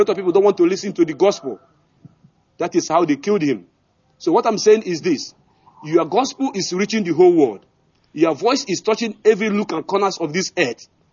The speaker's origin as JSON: {"language": "English", "region": "Enugu State", "country": "Nigeria", "also_born_or_lived": "Dubai", "moved": "as an adult", "lives_now": "Dakar, Senegal", "said": "I'm from Enugu State in our local government, Biafra land. I am calling from Dakar, Senegal, but I formerly based in Dubai, United Arab Emirates."}